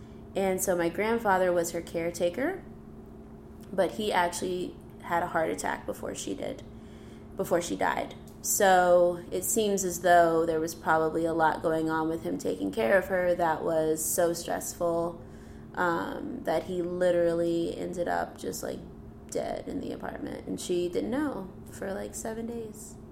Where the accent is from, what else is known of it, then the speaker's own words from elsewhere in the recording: Albany, Georgia, United States; I grew up in Albany, Georgia. That is 3 hours south of where we are right now in Atlanta. And that's a very rural area where it's segregated.